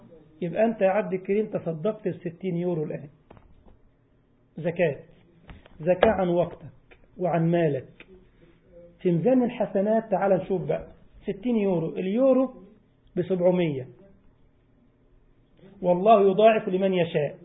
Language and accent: Arabic; Egypt; يعني أحد الإخوة عندنا في مصر ربنا يحفظه مسخر سيارته للدعوة